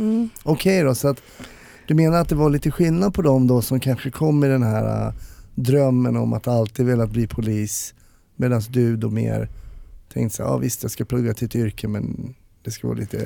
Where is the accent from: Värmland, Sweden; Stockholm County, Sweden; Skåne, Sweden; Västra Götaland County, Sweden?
Stockholm County, Sweden; Stockholm; Jag är ju själv stockholmare och gick i Stockholm.